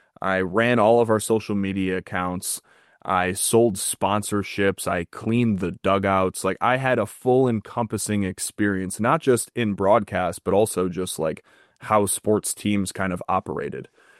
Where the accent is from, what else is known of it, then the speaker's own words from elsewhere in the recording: Batavia, New York, United States; I had my first true experience in the industry, and it was with my hometown Batavia Muck Dogs.